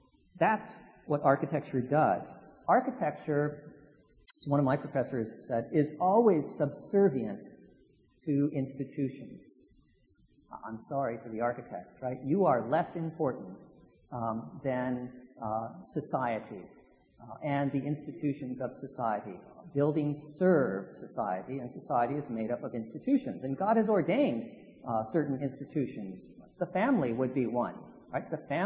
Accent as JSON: {"language": "English", "region": "Connecticut", "country": "United States", "tie": "born or raised there", "said": "I grew up in Connecticut, and my aunt and uncle lived next to the Connecticut River."}